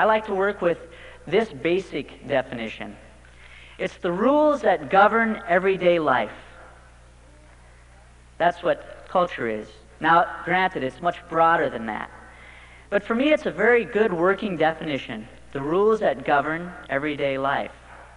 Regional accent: Muddy Cluster, Montana, United States; And I come from Muddy Cluster. Now, Lame Deer's the big town. That's 1,500 people. That's 4.5 miles east of us.

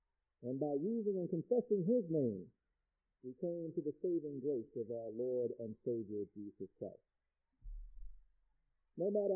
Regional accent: Philadelphia, Pennsylvania, United States; There is a hymn that I first learned as a small boy growing up in Philadelphia, Pennsylvania

